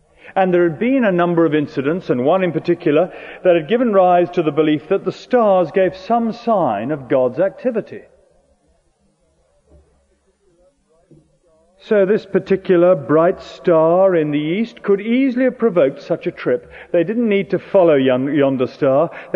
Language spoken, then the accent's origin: English; United Kingdom; We're British here.